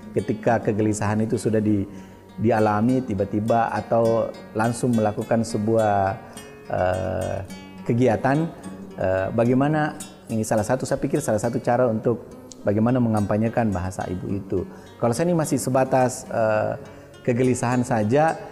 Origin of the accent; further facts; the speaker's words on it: Sinjai, South Sulawesi, Indonesia; born there; also born or lived in Bone; Ya, Bone juga yang tetangga dengan tempat kelahiran saya Sinjai, apalagi saya orang Bone itu